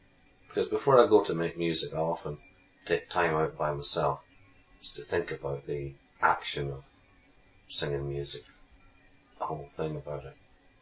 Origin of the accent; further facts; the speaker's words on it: Scotland, United Kingdom; I was still in primary school, and I was living up in Perthshire.